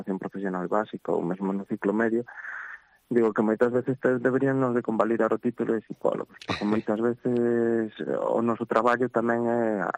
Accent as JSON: {"language": "Galician", "town": "Lugo", "region": "Galicia", "country": "Spain", "said": "como son de Lugo, xa, bueno, xa era coñecedor de primeiro da situación do centro"}